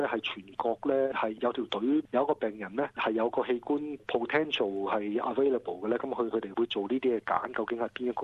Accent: China; 我哋中國人

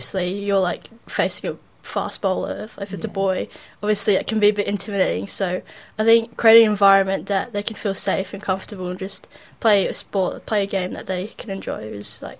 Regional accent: Australia; growing up in Australia, we were quite surrounded by cricket.

